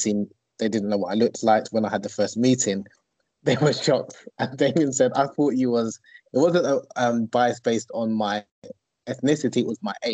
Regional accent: United Kingdom; also born or lived in Egypt; So originally I'm from Nigeria. Obviously born and bred in the UK. After I graduated from university, I lived in and studied in Egypt for 3.5 years.

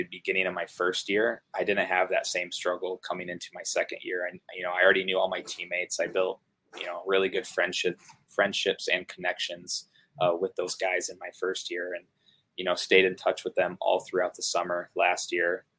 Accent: United States; Probably not, because I'm American

